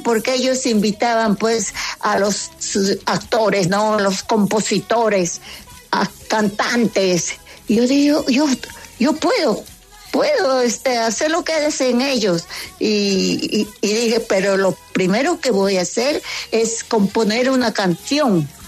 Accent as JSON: {"language": "Spanish", "region": "Lima", "country": "Peru", "said": "Nos pusimos de acuerdo y nos fuimos a un parque muy grande, que se llama acá en mi país, Lima"}